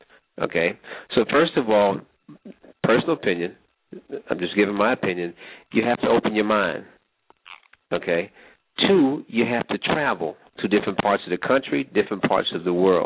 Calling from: Germany; I'm calling from Germany. It's about 2:10 a.m. in the morning here

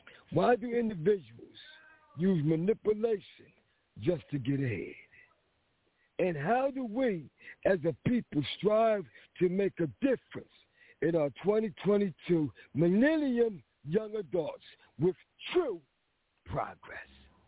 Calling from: Philadelphia, Pennsylvania, United States; And if you're listening, I'm calling from Philly. I'm literally in the middle of the street right now.

